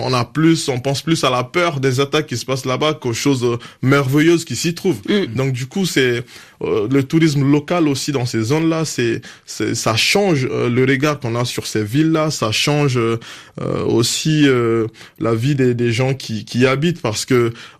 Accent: Mali; Moi j'ai commencé par mon pays d'origine malgré moi en fait, parce que quand j'étais petit au Mali

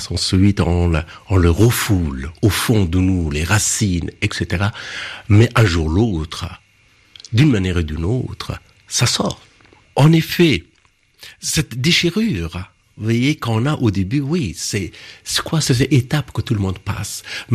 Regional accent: Afghanistan; moved away; Écoutez, ça fait quand même 30 ans que j'ai quitté l'Afghanistan. J'ai vécu plus à l'extérieur qu'à l'intérieur d'Afghanistan.

